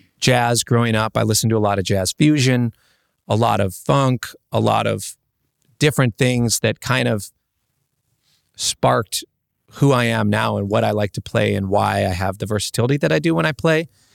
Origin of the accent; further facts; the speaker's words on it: Minneapolis, Minnesota, United States; And then I grew up in Minneapolis, and there's so much … in the air and in the water.